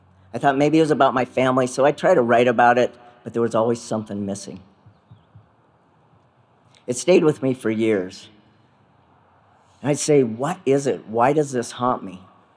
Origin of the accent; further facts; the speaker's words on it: Montana, United States; And I stood on the top of Mount Sentinel, staring down at my hometown, listening to … humming along in the crisp autumn air.